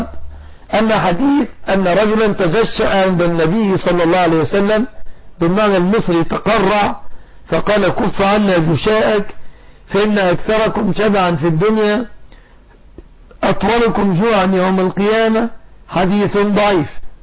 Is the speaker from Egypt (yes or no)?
yes; Egypt; بلادنا مصر